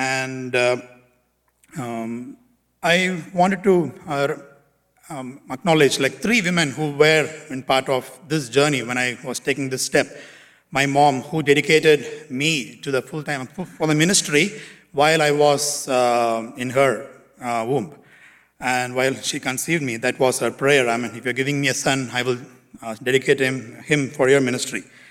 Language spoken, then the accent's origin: English; Toronto, Ontario, Canada; we are from Toronto, Hilltop Bible Chapel.